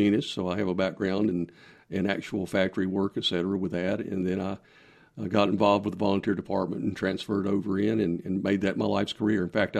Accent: Bryson City, North Carolina, United States; moved away as an adult; I grew up in Swain County in Bryson City, about 6 miles out of town, out in the country, so I'm a country boy.

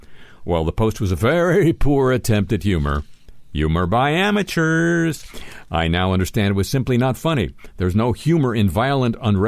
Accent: Kenosha, Wisconsin, United States; I was born and raised in Kenosha. I met and married my wife here.

